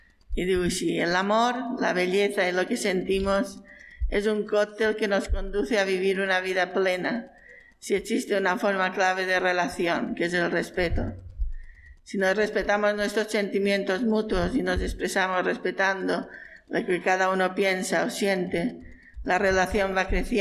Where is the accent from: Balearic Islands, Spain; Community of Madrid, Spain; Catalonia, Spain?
Balearic Islands, Spain; Yo soy mallorquina de pura cepa.